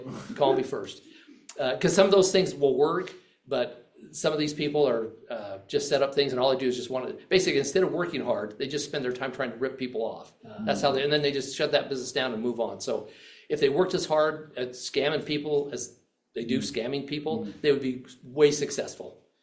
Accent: Salt Lake City, Utah, United States; And it's funny, I'm from Salt Lake, the only attorney that showed up at the bankruptcy hearing

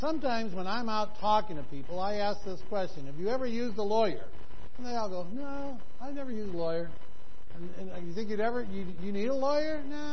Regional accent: Denver, Colorado, United States; Listen, I come from Denver. I'm a Broncos fan.

